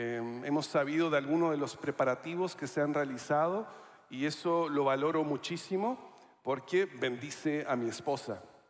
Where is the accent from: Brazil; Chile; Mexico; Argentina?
Chile; now in United States; No es un nombre muy hispano, pero los documentos confirman que sí soy chileno, entre otras cosas.